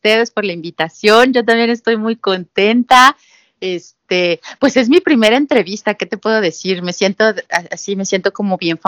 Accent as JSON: {"language": "Spanish", "region": "Mexico City", "country": "Mexico", "tie": "born or raised there", "said": "Soy de la Ciudad de México, nací aquí. Vivo en la delegación Xochimilco."}